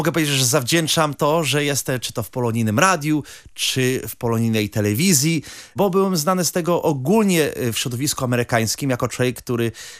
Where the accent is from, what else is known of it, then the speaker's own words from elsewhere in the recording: Chicago, Illinois, United States; I dzięki temu, że rodowity Chicagowianin, mam okazję przypomnieć to ludzi